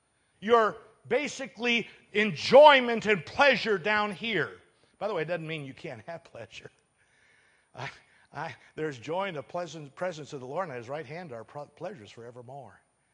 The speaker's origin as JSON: {"language": "English", "country": "United States", "said": "and I thank God I'm an American. I'm proud of our country"}